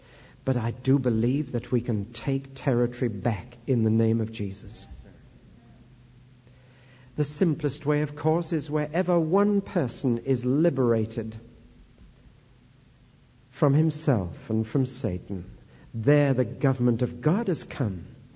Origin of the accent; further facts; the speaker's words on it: Newcastle upon Tyne, North East England, United Kingdom; There was a man in my hometown, Newcastle-on-Tyne, up north